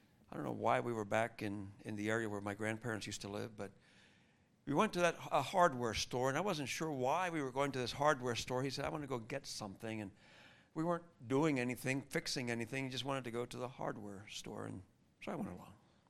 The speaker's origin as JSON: {"language": "English", "country": "Cuba", "tie": "born or raised there", "said": "I grew up in Cuba"}